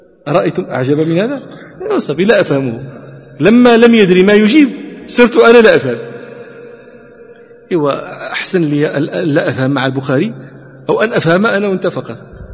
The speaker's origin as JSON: {"language": "Arabic", "country": "Morocco", "said": "جنوب المغربي، جنوب مراكش، مراكش نزل، هذه قطعة من الصحراء العربية موجودة عندنا في المغرب"}